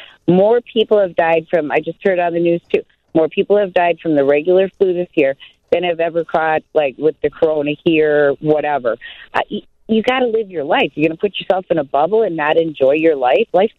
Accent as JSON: {"language": "English", "town": "Milwaukee", "region": "Wisconsin", "country": "United States", "said": "I'm from the Milwaukee area, and Sunday I leave on a Southern Caribbean cruise."}